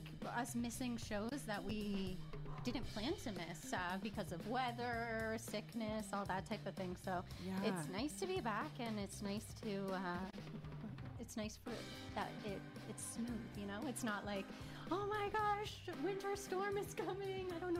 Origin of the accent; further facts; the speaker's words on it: London, United Kingdom; because I'm from London